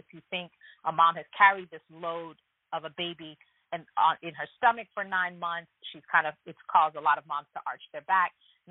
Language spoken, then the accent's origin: English; Ghana; my mom, and we're from West Africa, Ghana